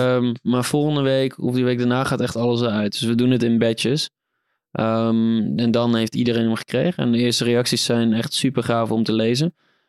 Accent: Netherlands; Nou goed, ik sla hem even plat als Hollander hier.

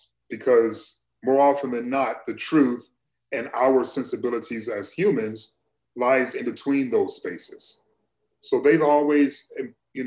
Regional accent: Detroit, Michigan, United States; but growing up in Detroit specifically, very differently. But as a kid, you know, I didn't know we were poor.

